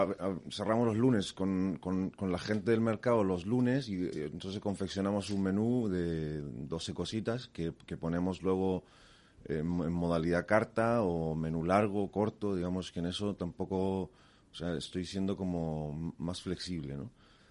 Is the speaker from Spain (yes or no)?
no; Chile; porque yo soy chileno